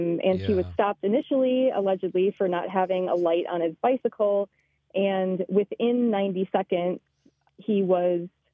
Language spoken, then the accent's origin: English; Racine, Wisconsin, United States; who was shot and killed by a police officer on Juneteenth Day in 2019 in my hometown of Racine, Wisconsin, obviously.